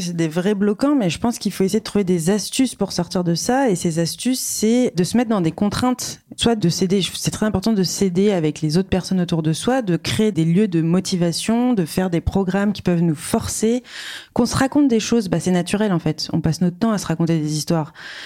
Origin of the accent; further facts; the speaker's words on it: Reims, Grand Est, France; born there; je suis née à Reims, si vous voulez tout savoir